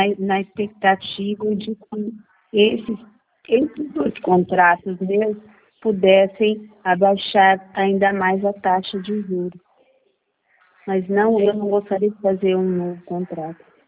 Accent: Recife, Pernambuco, Brazil; Eu sou de Recife

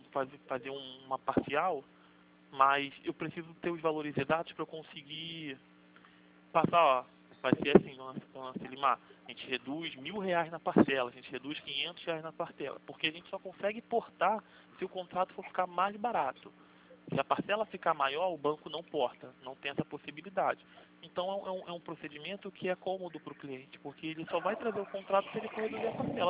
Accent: Rio de Janeiro, Brazil; sou do Rio de Janeiro, de Vila Isabel.

